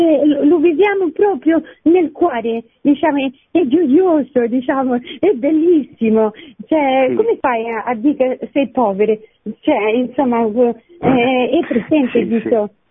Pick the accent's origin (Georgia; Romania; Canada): Romania; Italian is a second language; now in Italy; sì. Sono della Romania però vivo qui da quasi 15 anni, la mia religione è ortodossa cristiana